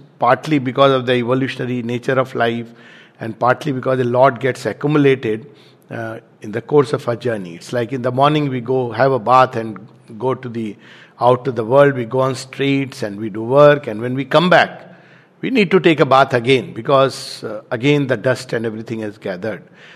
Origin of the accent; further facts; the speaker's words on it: India; So these are the seven streams which, as Indian, it's part of our Hindu culture, and I have been brought up there that every time we used to take a bath, we were taught this particular shloka